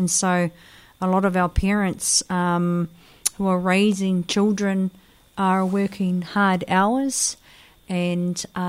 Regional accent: Hamilton, Waikato, New Zealand; I've kind of moved back and forth from Hamilton, born and raised in Hamilton, to Whangaroa here.

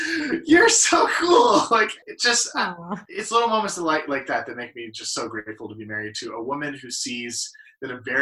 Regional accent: Salt Lake City, Utah, United States; I grew up in Salt Lake City.

